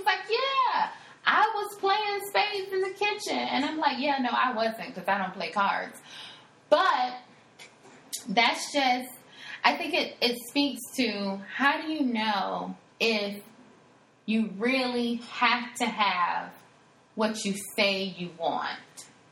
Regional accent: Florida, United States; And we're both from Florida.

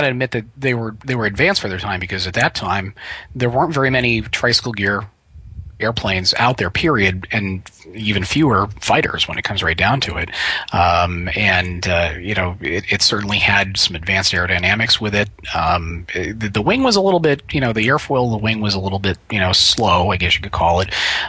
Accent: Buffalo, New York, United States; Of course, I grew up in Buffalo, so they were built in my backyard.

